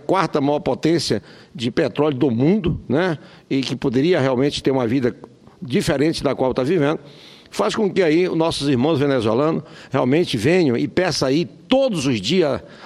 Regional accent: Normandia, Roraima, Brazil; born there; prefeito do município onde eu nasci, né, lá em Normandia.

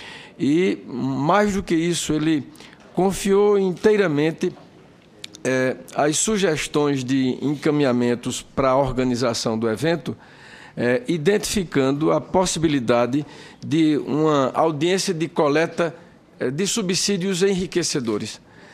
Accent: Paraíba, Brazil; um senador da minha terra, Paraíba

